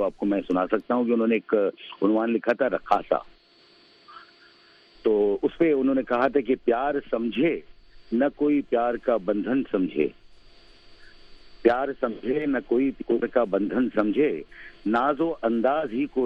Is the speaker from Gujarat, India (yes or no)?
yes; Gujarat, India; मैं खुद गुजराती हूँ, मेरे वालिद जो हैं वो गुजराती, गुजरात से मैं बिलोंग करता हूँ, और मेरा तो जो उर्दू से और शायरी से जो शौक शुरू हुआ इसलिए कि मैंने उर्दू में ही तालीम हासिल की